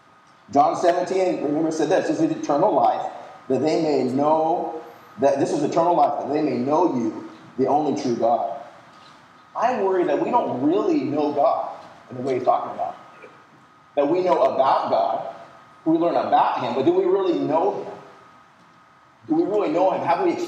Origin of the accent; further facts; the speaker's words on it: Washington, United States; And just like any kid growing up in Washington, there's one thing that every kid wants, and that's to go to the University of Washington.